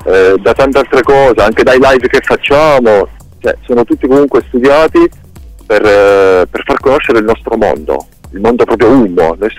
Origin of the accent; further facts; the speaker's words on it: Abruzzo, Italy; noi siamo dei ragazzi che comunque veniamo dalla provincia di Pescara